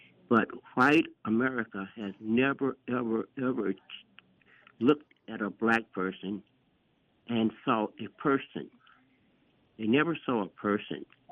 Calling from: Fort Washington, Maryland, United States; I'm calling from Fort Washington, Maryland.

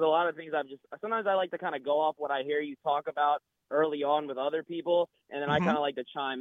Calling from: Maryland, United States; What's up, Garland? … calling from Maryland.

